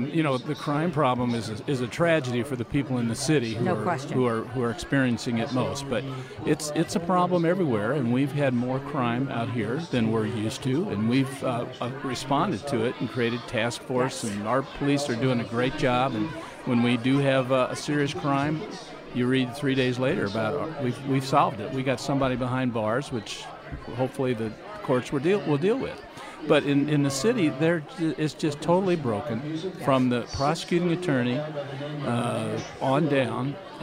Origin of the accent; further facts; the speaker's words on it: St. Charles, Missouri, United States; When I was growing up in St. Charles, I mean, you know, there were shops out here, but if you're really serious about shopping, you had to go to St. Louis.